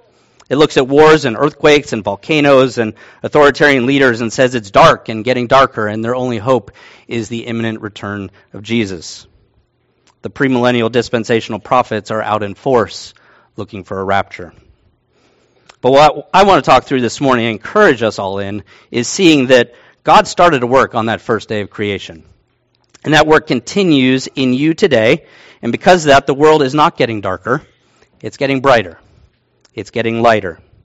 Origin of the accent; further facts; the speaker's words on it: Virginia, United States; Those qualities of darkness, they remind me of growing up back east. I grew up in Virginia, and we had these limestone caves in the mountains of Virginia.